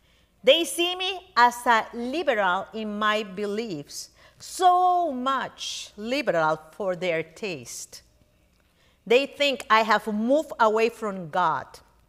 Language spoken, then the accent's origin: English; Peru; moved away; Today's gospel makes me think of how I would feel going back to my hometown, Peru, to preach. After 30 years being away of preaching in my country, I can imagine my friends' eyebrows, you know, raising.